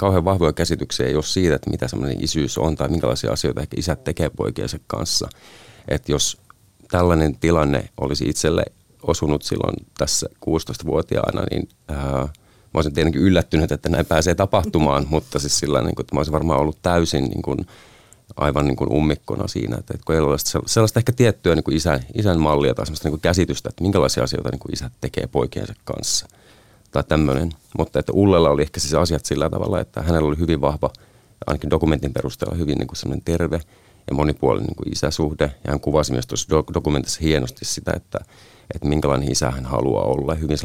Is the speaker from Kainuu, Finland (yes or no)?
yes; Kajaani, Kainuu, Finland; born there; Mä oon syntynyt itse vuonna 87 Kajaanissa, joka on pitkälti vielä tähän vuosituhanteenkin tullessa ollut muuttotappiokunta ja jonkin verran tietenkin muidenkin paikkakuntien tapaan kärsinyt siitä niin kuin taantumasta tai lamasta 90-luvulla.